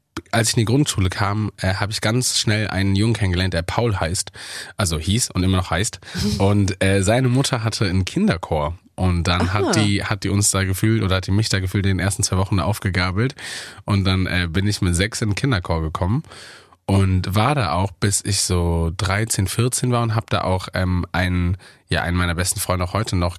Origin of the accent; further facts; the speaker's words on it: Bonn, North Rhine-Westphalia, Germany; also ich komme ja aus Bonn und deshalb bin ich sehr nah am 1. FC Köln aufgewachsen